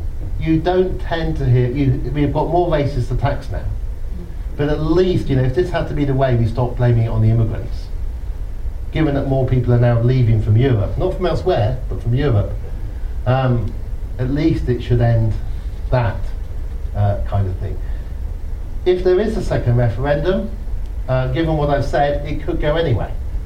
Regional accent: Oxford, South East England, United Kingdom; I grew up in Oxford

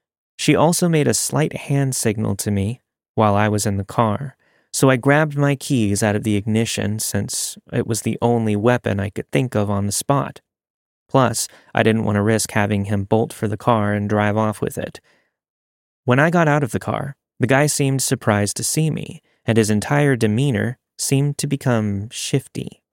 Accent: East Coast, United States; As someone who was born and raised on the East Coast, I thought California was a huge change.

